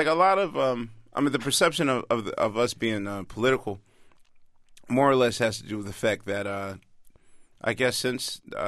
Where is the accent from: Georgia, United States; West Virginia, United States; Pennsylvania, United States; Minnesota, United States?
Pennsylvania, United States; Philadelphia; You know, we're from Philadelphia, unfortunately, which holds the tag of the murder capital.